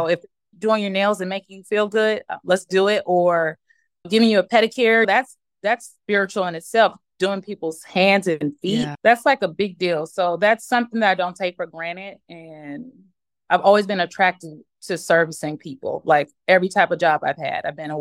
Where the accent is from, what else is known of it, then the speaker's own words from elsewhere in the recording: Seattle, Washington, United States; moved away; we're originally from Seattle. We moved here about 21 years ago.